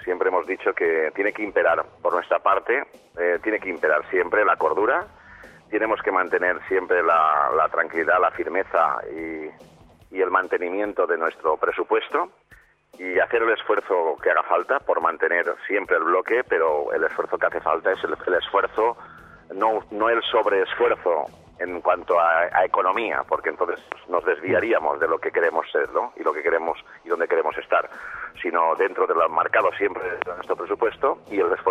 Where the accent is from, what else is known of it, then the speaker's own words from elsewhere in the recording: Valencian Community, Spain; como miembro de un club, como aficionado o como valenciano, nos, o como español